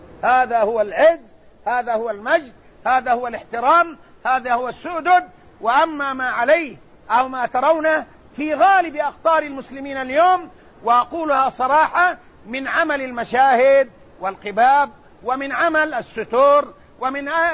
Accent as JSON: {"language": "Arabic", "region": "Hejaz", "country": "Saudi Arabia", "said": "هذا النداء ليس في طيبة فقط ولا في بلدي الحجاز فقط"}